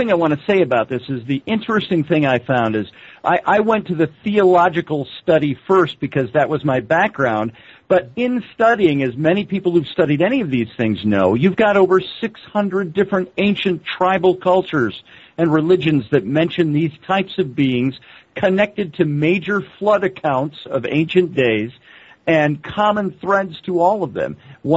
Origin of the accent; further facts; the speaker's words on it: United Kingdom; because I'm a Welsh Scotsman